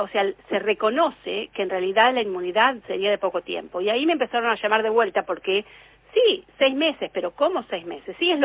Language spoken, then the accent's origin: Spanish; Trenque Lauquen, Buenos Aires Province, Argentina; Así que yo soy de Trenquelauquen.